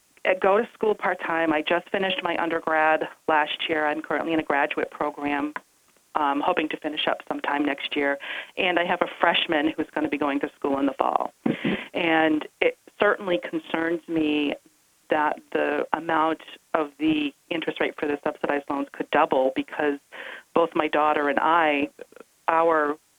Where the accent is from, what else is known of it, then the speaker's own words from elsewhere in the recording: Newport, New Hampshire, United States; I'm from Newport.